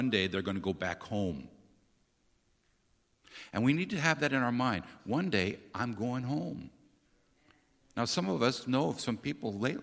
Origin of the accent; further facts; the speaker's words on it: United States; We were a little strange because we're from America and we always like ice with our drinks.